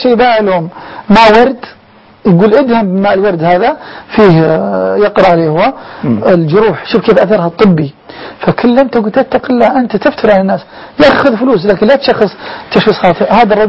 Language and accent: Arabic; Saudi Arabia; كثير من الأطباء عندنا في السعودية